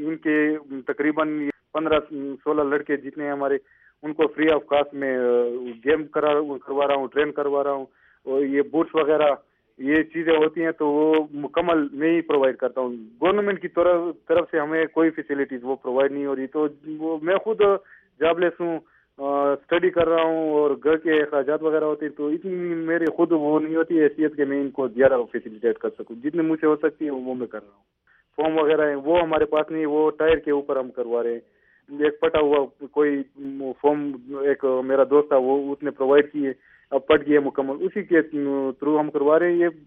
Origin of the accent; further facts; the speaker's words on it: Khyber Pakhtunkhwa, Pakistan; born there; now in Dera Ismail Khan, Pakistan; میری پیدائش جنوبی وزیرستان میں ہوئی ہے،